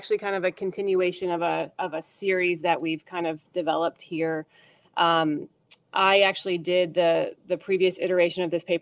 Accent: Rochester, New York, United States; So I'm from Rochester, New York, which is not too far from where Dr. Mullen is now.

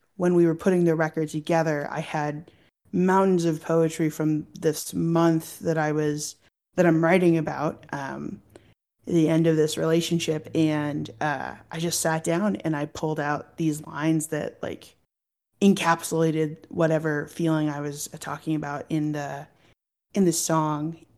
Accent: Texas, United States; now in Chicago, United States; Well, this was written, so I'm from Texas originally.

